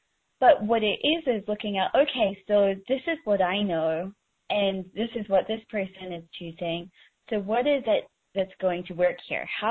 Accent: England, United Kingdom; born there; You know, I am English born.

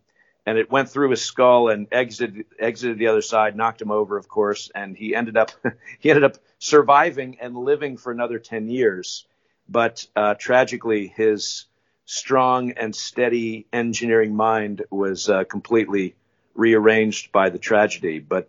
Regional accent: New York, United States; also born or lived in Pittsburgh; So I like to say I'm the worst kind of Vermonter. I'm from New York, although originally born in Pittsburgh, where I believe you are at the moment.

